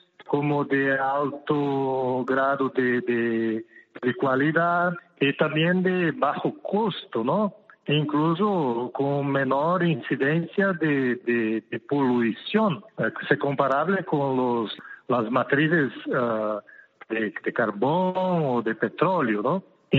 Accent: Brazil; Spanish is a second language; soy de Brasil

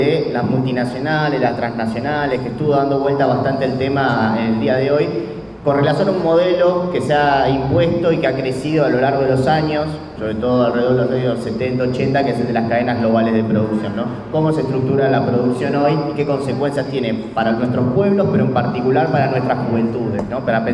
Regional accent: Argentina; Vengo de Argentina

